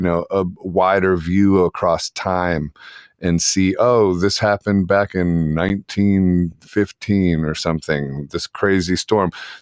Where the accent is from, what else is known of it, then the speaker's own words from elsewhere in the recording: Ohio, United States; also born or lived in New York; I grew up in Ohio, and every year there would be blizzards that would completely bury all the cars in the street. I mean, it was Ohio, and then New York